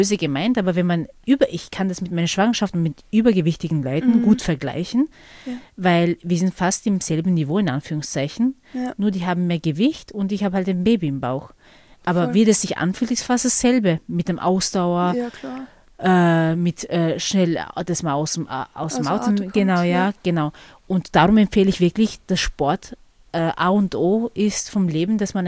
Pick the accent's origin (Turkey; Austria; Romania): Austria; Vorarlberg; Und dann kommen wir aus Vorarlberg, keine Ahnung, wir reden eigentlich nur Dialekt in allen Unterrichtsfächern.